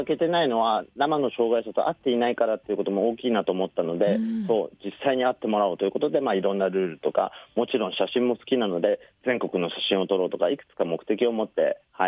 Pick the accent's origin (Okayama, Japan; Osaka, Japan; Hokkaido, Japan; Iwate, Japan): Hokkaido, Japan; also born or lived in Tohoku; 僕北海道出身ですし、東北に住んでいたこともあったんで、